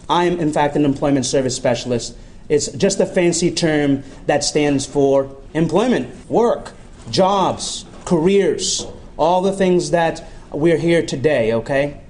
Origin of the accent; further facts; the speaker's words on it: Somerville, Massachusetts, United States; So I'm an individual who lost my vision when I was about 16 years old, born and raised in Somerville, Massachusetts, grew up in the public school systems